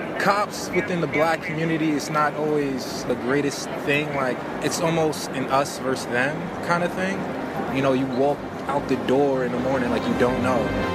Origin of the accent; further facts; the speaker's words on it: New York, United States; I'm actually from Westchester County.